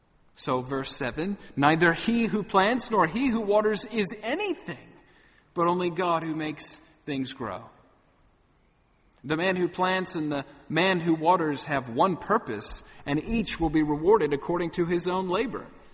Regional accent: Australia; I'm Australian too. I had to vote too.

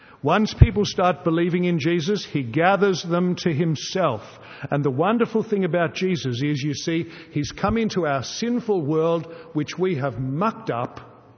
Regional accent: Australia; It's one of the perversities about being an Australian today

